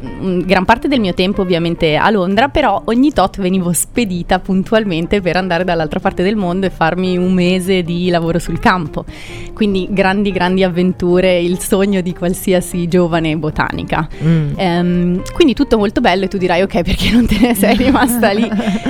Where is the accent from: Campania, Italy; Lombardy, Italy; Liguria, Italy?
Lombardy, Italy; Bergamo; moved away; also born or lived in London, United Kingdom; Io sono originaria di Bergamo, sono nata e cresciuta a Bergamo e poi ho fatto diversi giri, diciamo. Non sono approdata qua direttamente da Bergamo, sono approdata qua da Londra.